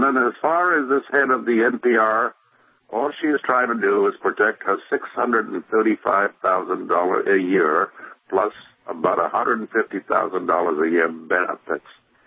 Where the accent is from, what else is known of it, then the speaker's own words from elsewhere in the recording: Pakistan; I grew up in Pakistan as a boy. I'm not Pakistani. I'm European.